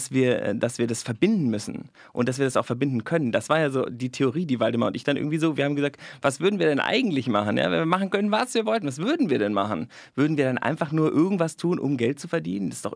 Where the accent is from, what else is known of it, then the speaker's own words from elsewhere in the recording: Hamburg, Germany; born there; ich bin in Hamburg geboren